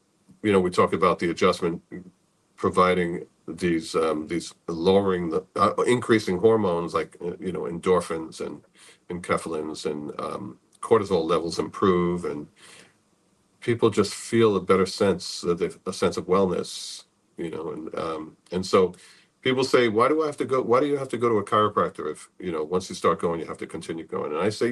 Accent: New York, United States; there was a feeling like I've never felt in New York, and I grew up in New York.

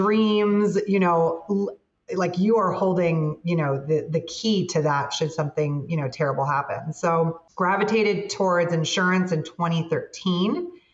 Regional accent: Miami, Florida, United States; But I grew up in Miami. My family, most of them, is from the Midwest, came to Miami pretty early on.

